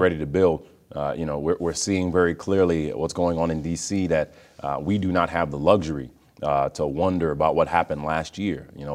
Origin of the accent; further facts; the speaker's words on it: Bronx, New York, United States; I'm born and raised in the Bronx. You know, I went to PS 79, 118, DeWitt Clinton High School, preached at our local church, Calvary United Methodist Church